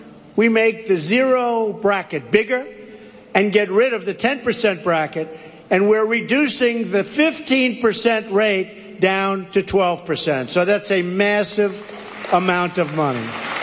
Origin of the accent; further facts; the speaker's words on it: Queens, New York, United States; recently moved to Pennsylvania from Queens, New York. Well, I like both places. I like Pennsylvania. I grew up in Queens. Went to school in Pennsylvania.